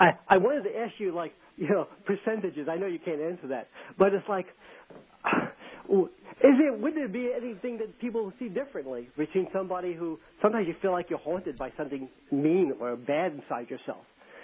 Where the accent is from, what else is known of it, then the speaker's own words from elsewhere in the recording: New York, United States; I said, yeah, I grew up in New York. And there's a lot of us.